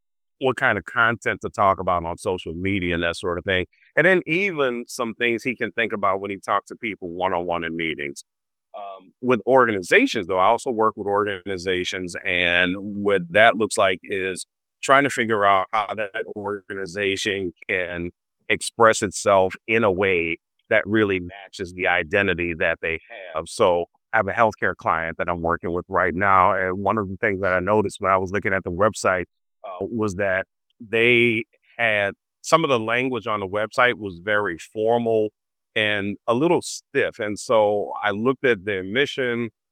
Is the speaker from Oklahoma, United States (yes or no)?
no; New Orleans, Louisiana, United States; Yeah. I grew up walking distance from the French Quarter.